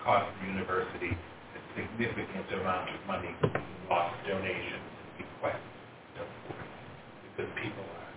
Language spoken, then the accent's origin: English; Maine, United States; I'm from Maine, and in Maine, everyone knows everybody.